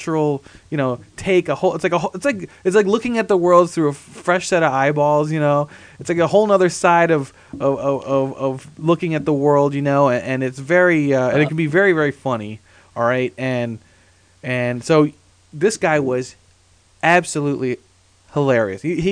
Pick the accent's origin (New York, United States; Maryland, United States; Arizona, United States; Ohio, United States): Maryland, United States; Silver Spring; We came from Silver Spring, which was, you know, northeast of those neighborhoods